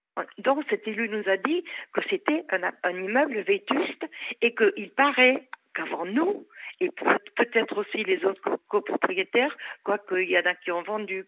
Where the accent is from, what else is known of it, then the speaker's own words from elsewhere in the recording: Île-de-France, France; born there; Vous vous rendez compte, Olivier, nous sommes des Parisiens. Et moi, je suis née dans la région, en plus.